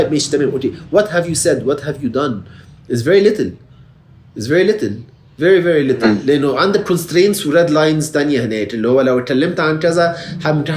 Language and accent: Arabic; Egypt; now in United States; انا مصري immigrant عايز متخيل ان انا مش خايف مثلا ان انا اكسبرس رايي في مكان زي امريكا